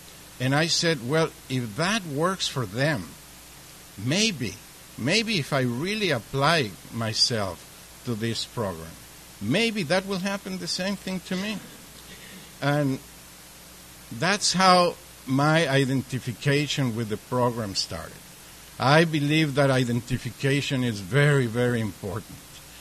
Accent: Rancho Mirage, California, United States; I come from Rancho Mirage, the desert

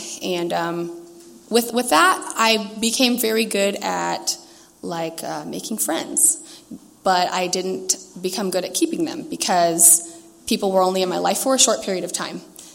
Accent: Rancho Bernardo, California, United States; I grew up in North County, like Rancho Bernardo area. I guess that's Northeast County.

